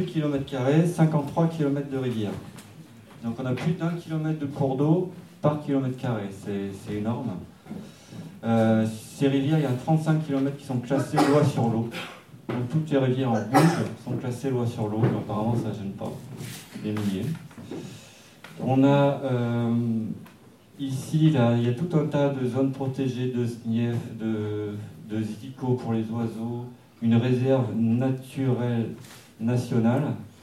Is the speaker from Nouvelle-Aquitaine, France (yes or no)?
yes; Nouvelle-Aquitaine, France; Donc, nous, on vient de la Creuse.